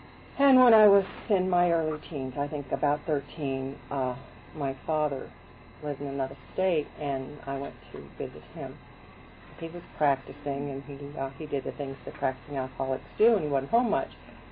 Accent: West Coast, United States; I was raised on the West Coast, and I wandered back and forth from Indiana, Daddy's, back to the West Coast for a couple of years

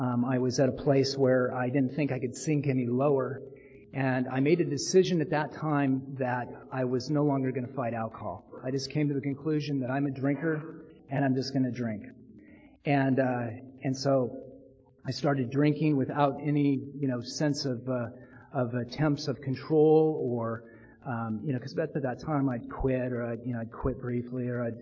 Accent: Portland, United States; decided that what I needed to do was get out on the freeway and hitchhike up to Portland, which was my hometown.

